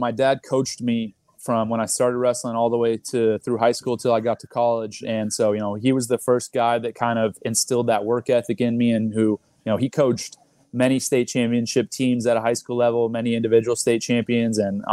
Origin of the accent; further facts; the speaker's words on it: Texas, United States; You know, I'm from Texas, so I went to high school in Texas